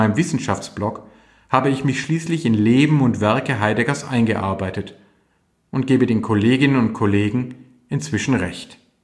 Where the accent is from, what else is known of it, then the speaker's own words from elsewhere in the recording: Baden-Württemberg, Germany; mein Heimatland Baden-Württemberg